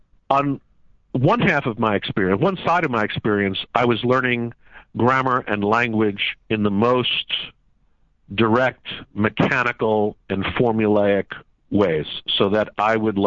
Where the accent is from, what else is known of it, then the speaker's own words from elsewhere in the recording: New York City, New York, United States; I think it has to do with growing up on the Lower East Side of New York in a family of immigrants.